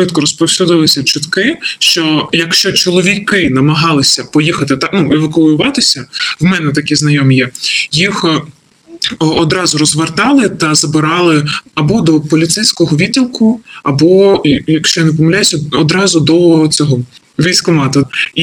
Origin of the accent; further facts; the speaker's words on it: Donetsk, Donetsk Oblast, Ukraine; moved away as an adult; Я з Донецька займалася тим, що онлайн вчила учнів англійської мови. Ми вирішили їхати з Донецька вже 18 лютого.